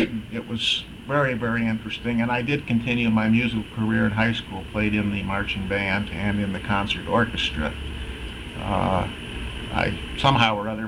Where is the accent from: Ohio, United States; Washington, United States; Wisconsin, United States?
Ohio, United States; Cleveland; moved away as an adult; I was born in Cleveland, Ohio on December the 6th, 1923. And lived in the Cleveland area until the early 1960s. I attended schools in Cleveland Heights, Ohio, elementary, junior high, senior high